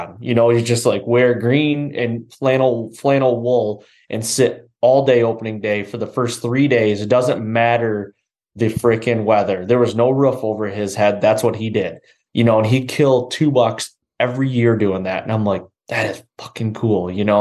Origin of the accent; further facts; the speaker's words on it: Michigan, United States; I'm so glad that I grew up here in Michigan.